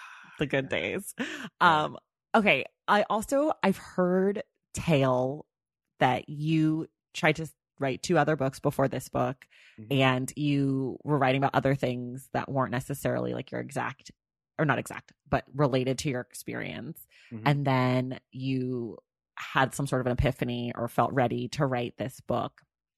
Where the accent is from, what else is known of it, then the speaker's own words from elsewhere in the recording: Oakland, California, United States; I'm a real Bay Area girl. I'm from Oakland though.